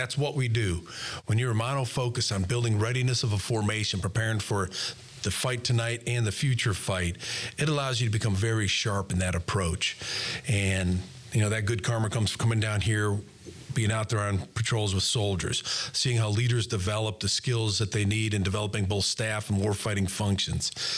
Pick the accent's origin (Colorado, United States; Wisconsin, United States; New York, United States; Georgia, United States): Wisconsin, United States; Janesville; So I grew up in Janesville, Wisconsin, and if you're looking I went to West Point.